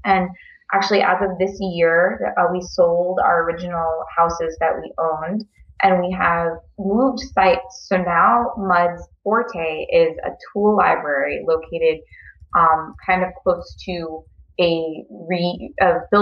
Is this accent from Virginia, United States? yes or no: yes; Virginia, United States; moved away as an adult; I've been in Montana about 6 years now, but I hail from the DC area. I grew up in Virginia mostly. And I came out here right after finishing undergrad.